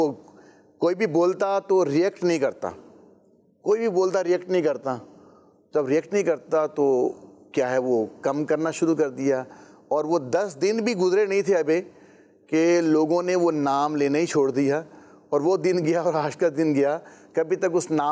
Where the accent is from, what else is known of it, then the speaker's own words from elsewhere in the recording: Gojra, Punjab, Pakistan; یہ 95 کی بات ہے, اور ہم لوگ جو ہے وہ پنجاب میں رہا کرتے تھے, تو فیصل آباد کے قریب ہمارا علاقہ ہے گوجرا, تو اس میں کالج میں پڑھا کرتا تھا.